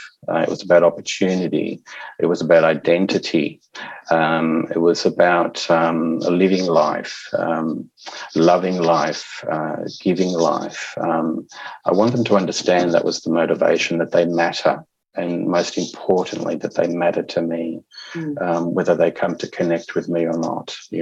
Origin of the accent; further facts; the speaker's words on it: Australia; born there; Even though I was born in Australia, I get asked the question, where are you from? And I make reference to the name of the hospital that I was born